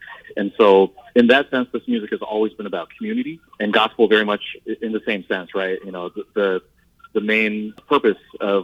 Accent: Midwest, United States; this is another kind of nostalgic shout out to growing up in the Midwest.

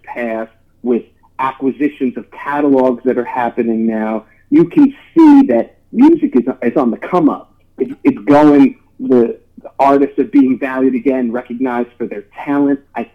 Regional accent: New York, United States; I'm from New York, you know.

